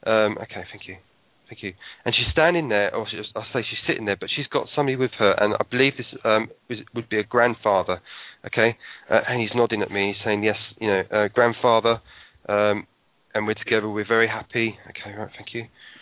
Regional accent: United Kingdom; Now, I'm British

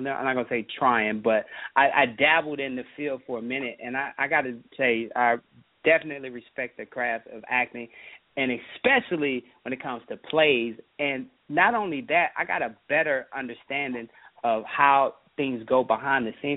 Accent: Washington, District of Columbia, United States; I'm from Southeast, born and raised in Southeast, greatest Southeast Community Hospital.

